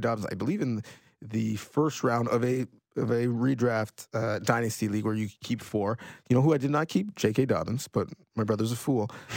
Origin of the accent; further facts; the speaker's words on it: Canada; This might be controversial for some, especially as a Canadian.